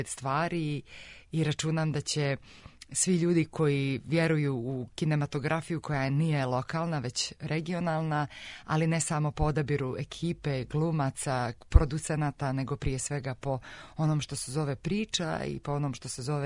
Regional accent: Dodoši, Montenegro; I za mene, kao nekog koje je porijeklom iz Dodoša, mjesta gdje on snimao film Čudo neviđeno

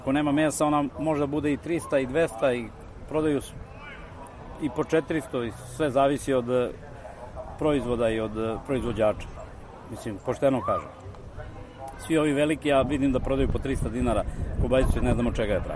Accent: Belegiš, Vojvodina, Serbia; Iz Belegiša, Karađorđeva 39A, naša prerada, domaćinstvo naše

